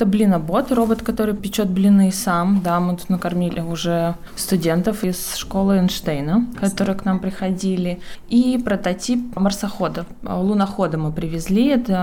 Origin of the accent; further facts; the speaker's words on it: Novosibirsk, Novosibirsk Oblast, Russia; я из Новосибирска